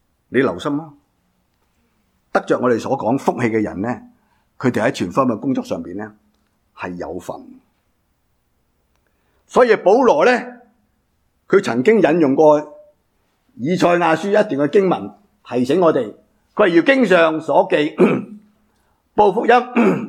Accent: Guangdong, China; 我哋廣東人真係啲音靚啲嘅。

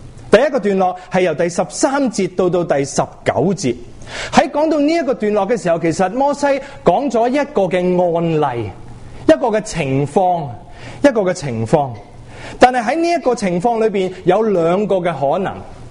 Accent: China; 我们是中国人基督徒就更加绝口不提这些的关系。

